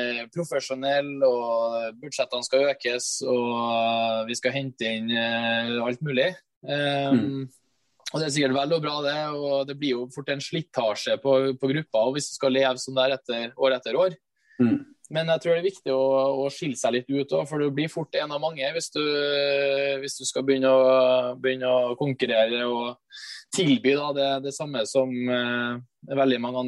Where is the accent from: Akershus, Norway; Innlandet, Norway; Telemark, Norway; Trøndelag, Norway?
Trøndelag, Norway; som trønder